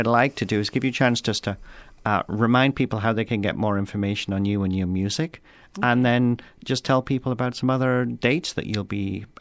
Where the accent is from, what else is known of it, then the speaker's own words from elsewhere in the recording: London, United Kingdom; Because it's usually raining. No, we shouldn't say that. It's not. I did grow up there.